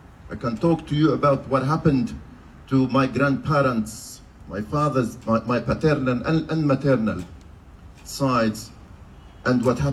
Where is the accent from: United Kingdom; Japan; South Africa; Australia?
Australia; We see it as the embodiment of our ethics, our very ethics as Australian people, as our very ethics, like what our grandfathers and our fathers did in the 70s and 60s. And this is the extension of the code of ethics that we are proud of when we call ourselves Australians.